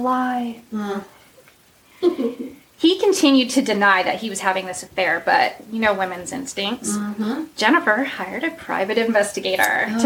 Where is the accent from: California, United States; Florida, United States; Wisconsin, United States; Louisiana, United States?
California, United States; It's not something I'm used to from California